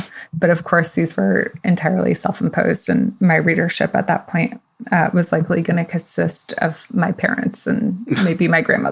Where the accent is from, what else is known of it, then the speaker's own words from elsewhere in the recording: New York City, New York, United States; born there; I was born in New York City. Both my parents are immigrants. My dad is from Tunisia, North Africa.